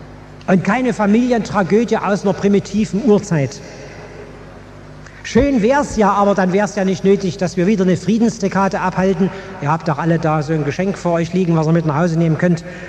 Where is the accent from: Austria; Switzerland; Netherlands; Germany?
Germany; Und bei uns in der DDR